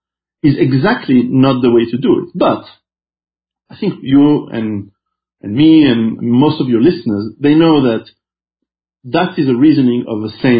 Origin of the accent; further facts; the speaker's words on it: Switzerland; I was raised in Switzerland, and Switzerland is a very peaceful, very quiet country, still is.